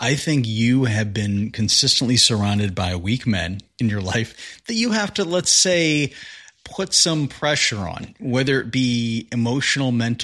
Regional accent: Midwest, United States; Similarity is we're both white, we're both human, and we're both from the Midwest.

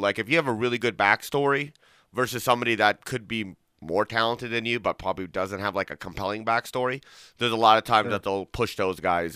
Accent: Portland, Oregon, United States; born there; also born or lived in California; now in Nevada, United States; So I was born in Portland, Oregon, and then basically moved to California, which was unfortunate.

